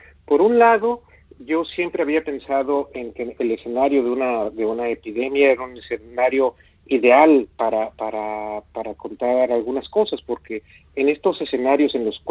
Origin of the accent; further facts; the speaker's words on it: Pachuca, Hidalgo, Mexico; also born or lived in Actopan; yo no diría que es como se habla en Actopan, que es donde yo nací, aunque yo crecí en Pachuca, la capital del estado